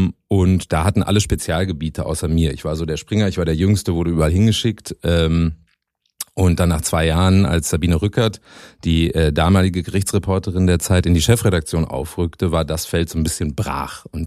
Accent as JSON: {"language": "German", "town": "Münster", "region": "North Rhine-Westphalia", "country": "Germany", "said": "Ich kann das natürlich nicht so gut aussprechen als Münsteraner und Westfaler, aber ich habe mich bemüht."}